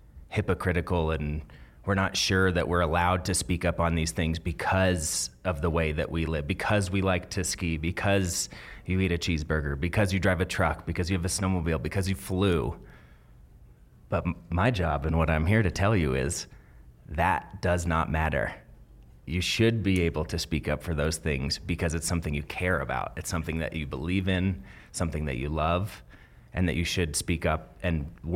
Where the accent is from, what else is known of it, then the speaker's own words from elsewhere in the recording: Keystone, Colorado, United States; I grew up actually in Summit County, so over in Keystone, Colorado, and grew up snowboarding